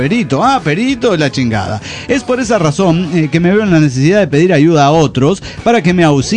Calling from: Chihuahua, Mexico; de Chihuahua, México.

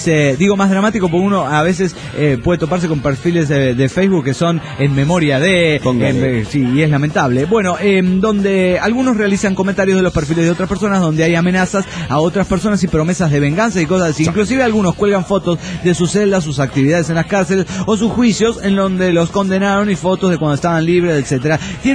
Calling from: Piedras Negras, Coahuila, Mexico; de Piedras Negras, Coahuila, México.

